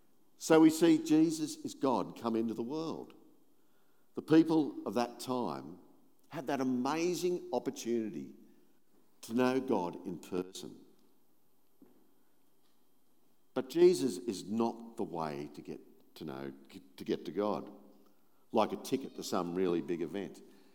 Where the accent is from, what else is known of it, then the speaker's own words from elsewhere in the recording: Campbelltown, New South Wales, Australia; Now, I remember growing up in Campbelltown and going to the show one year